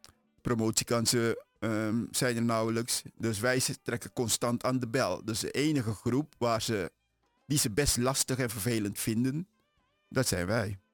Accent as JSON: {"language": "Dutch", "country": "Turkey", "said": "Ik ben een Turk en ik heb een hoge functie."}